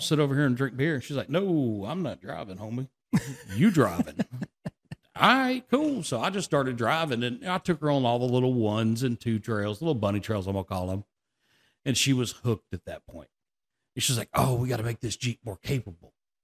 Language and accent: English; Louisiana, United States; No, born and raised in Louisiana.